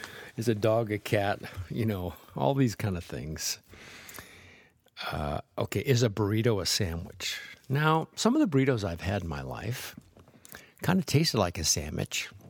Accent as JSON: {"language": "English", "region": "New England", "country": "United States", "said": "I realized what a New Englander I am, not with my accent, but my mentality."}